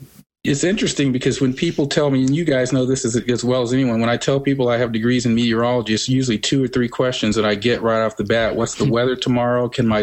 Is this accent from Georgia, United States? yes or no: yes; Atlanta, Georgia, United States; we welcome it in Atlanta, my hometown, in 2014.